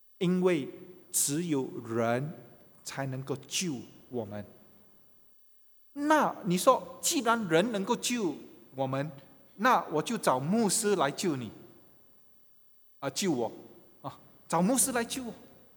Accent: Singapore; 不但我们新加坡人，我说全球的人

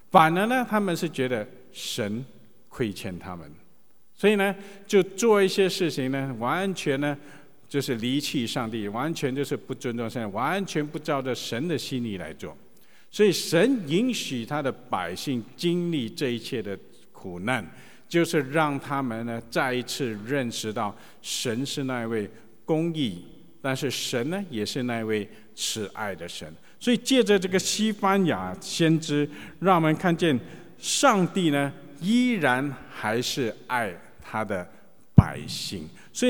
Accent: China; 我们都是中国人

